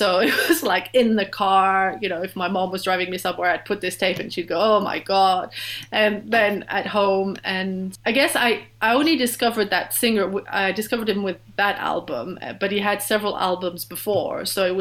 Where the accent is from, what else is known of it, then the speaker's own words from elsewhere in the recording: France; English is a second language; because I'm French, I grew up in France